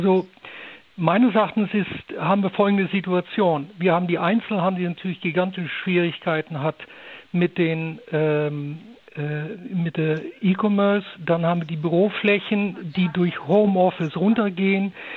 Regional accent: Netherlands; German is a second language; weil ich bin Niederländer

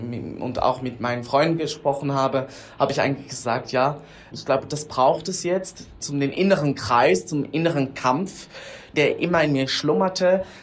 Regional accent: Switzerland; ich bin aus der Schweiz, bin adoptiert.

